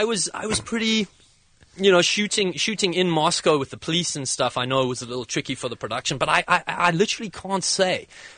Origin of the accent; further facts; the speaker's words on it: South Africa; moved away; Like even growing up in South Africa